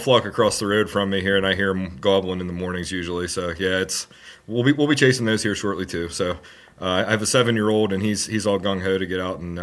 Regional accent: Butler, Pennsylvania, United States; I'm from Butler, Pennsylvania, so about an hour north of Pittsburgh.

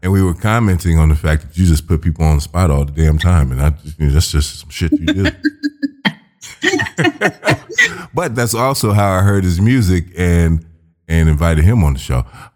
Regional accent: Chicago, Illinois, United States; I'm from Chicago.

